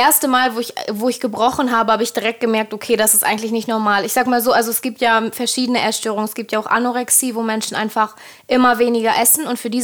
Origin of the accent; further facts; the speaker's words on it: Germany; Ich komme so zwischen Bielefeld, Hannover, da die Ecke. Ich bin 20 Jahre alt